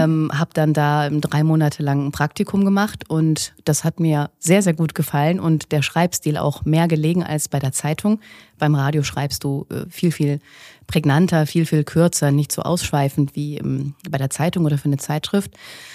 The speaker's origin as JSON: {"language": "German", "region": "Bavaria", "country": "Germany", "said": "Also ich bin aus der Nähe von Nürnberg und da war es immer ein bisschen hart als Bayern-Fan."}